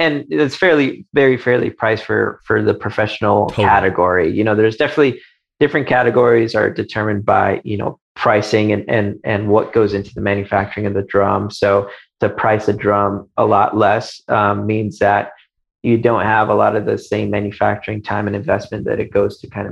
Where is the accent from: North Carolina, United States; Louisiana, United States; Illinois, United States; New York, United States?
Illinois, United States; Chicago; I grew up in Chicago.